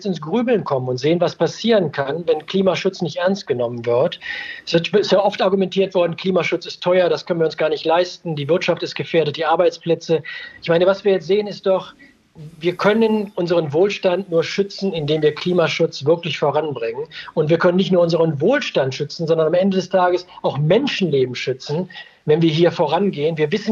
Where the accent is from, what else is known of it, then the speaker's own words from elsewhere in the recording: Bonn, North Rhine-Westphalia, Germany; weil ich komme aus Bonn, das ist ja die Nachbarschaft